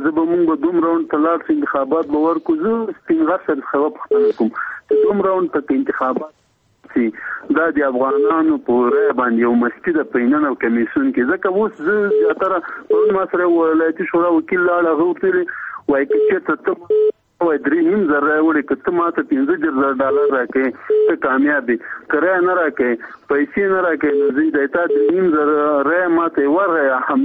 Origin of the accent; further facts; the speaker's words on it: Afghanistan; زه افغان یم،